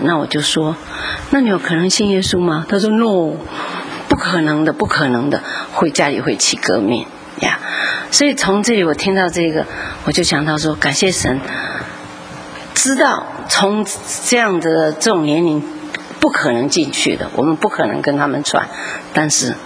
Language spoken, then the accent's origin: Chinese; Taiwan; now in United States; 我就说我从南方来，南方什么地方，就一直问，后来我说我是从台湾来